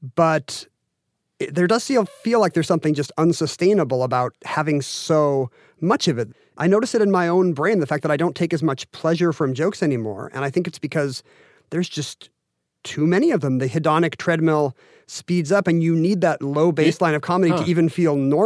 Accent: Seattle, Washington, United States; someone at the University of Washington in my hometown tries to teach a computer when to say, that's what she said

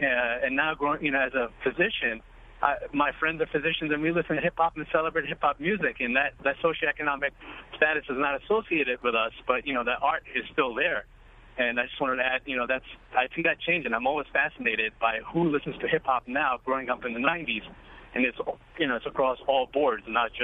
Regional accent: New York City, New York, United States; I'm a young professional. I'm in my mid-30s. I grew up in New York City listening to hip-hop in the 90s.

